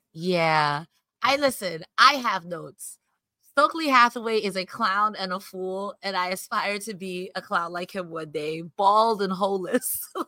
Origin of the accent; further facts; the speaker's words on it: New York, United States; I'm a New Yorker